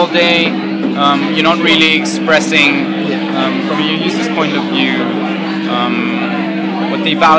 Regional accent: Gothenburg, Västra Götaland, Sweden; I'm from Sweden, from Gothenburg.

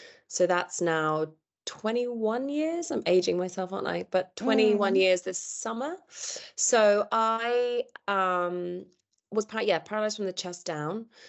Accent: England, United Kingdom; also born or lived in London, United Kingdom; now in United States; So I've been living in London in the UK for the last 20 years. I grew up near Scotland, in between the south of England and Scotland. But now I'm living in the US

